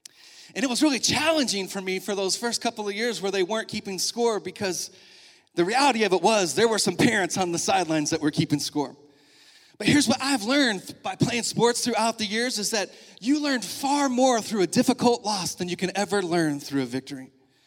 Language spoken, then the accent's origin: English; Texas, United States; now in Lawrence, United States; when I was a boy growing up in the Texas Panhandle